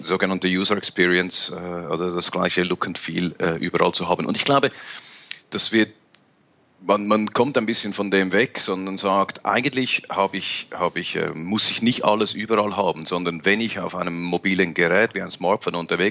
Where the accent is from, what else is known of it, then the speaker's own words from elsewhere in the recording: Switzerland; für mich als Schweizer